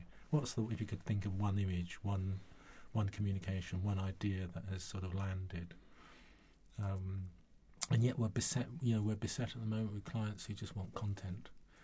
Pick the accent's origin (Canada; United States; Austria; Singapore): Singapore; born or raised there; also born or lived in Dorset, England / Cyprus